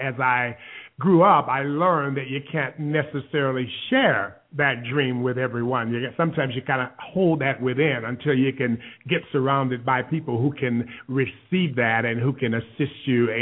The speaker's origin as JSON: {"language": "English", "town": "Milwaukee", "region": "Wisconsin", "country": "United States", "tie": "born or raised there", "said": "I am originally from Wisconsin. I was born and spent most of my early life in Milwaukee, Wisconsin. I am the youngest of five siblings"}